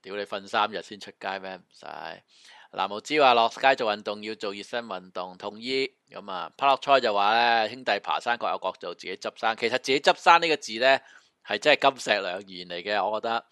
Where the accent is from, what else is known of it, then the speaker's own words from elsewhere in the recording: Hong Kong; 你恰鸠我哋香港人，你又叻，系咪先？